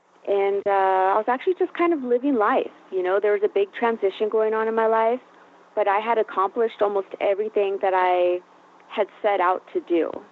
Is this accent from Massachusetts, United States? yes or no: no; Buena Park, California, United States; I grew up in Orange County. I grew up in Buena Park, born and raised there till I was 14 years old. I went to school out there.